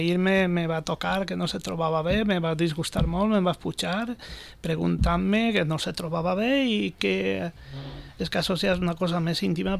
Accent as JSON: {"language": "Catalan", "town": "Vila-real", "region": "Valencian Community", "country": "Spain", "said": "Jo de Villarreal. Diu, Villarreal, això on és? Home, el que va guanyar l'Europa League. Ah, ostres, pues sí. Ara, sí, sí, de la província de València. Jo, València, no, de Castelló. Un poble que, de la ceràmica porcelanosa."}